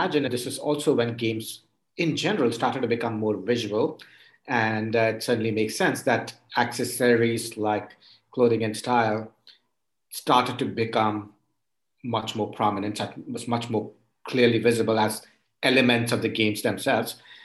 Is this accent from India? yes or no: yes; India; I grew up in India where, to some extent, we still have payment problems